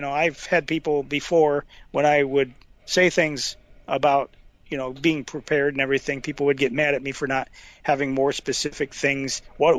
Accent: Alabama, United States; I know, I'm from Alabama, Franklin County, where we have a lot of my relatives live on a mountain that ices over in the wintertime.

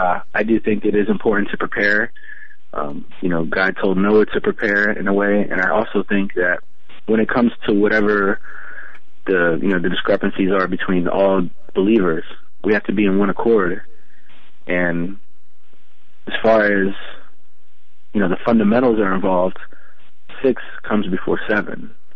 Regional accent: Virginia, United States; I am born and raised in Virginia. I'm a local. My family, like my mother and father, they're Puerto Rican and Colombian.

